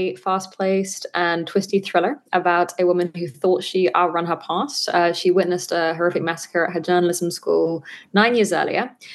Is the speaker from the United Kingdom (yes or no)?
yes; United Kingdom; moved away as an adult; now in New York, United States; I am a Brit who moved to New York when I was 22